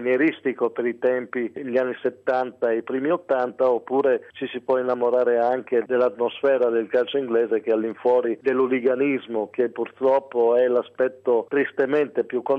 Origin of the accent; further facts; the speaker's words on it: Cormons, Friuli-Venezia Giulia, Italy; born there; sono nato a Cormons, in provincia di Gorizia, il 2 giugno del 1968.